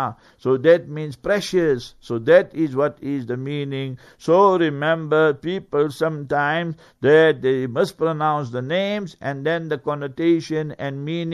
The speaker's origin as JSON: {"language": "English", "town": "Heidelberg", "region": "Baden-Württemberg", "country": "Germany", "tie": "born or raised there", "said": "that's why once in a while I like to go to Heidelberg, my hometown where I was born."}